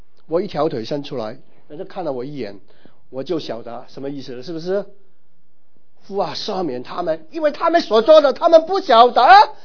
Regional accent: Hong Kong; also born or lived in Guangzhou; 我出生在广州，然后在香港长大。

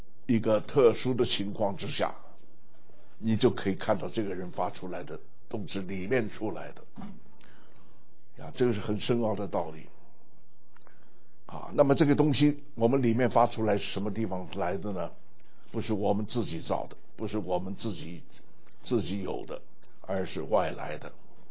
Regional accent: United States; Chinese is a second language; 我是美国人，他是中国人啊，喝的东西不太一样

